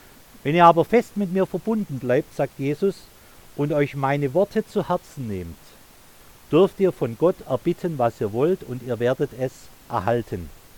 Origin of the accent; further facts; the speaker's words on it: Baden-Württemberg, Germany; Ich als Schwabe kenne Trollinger und Lemberger.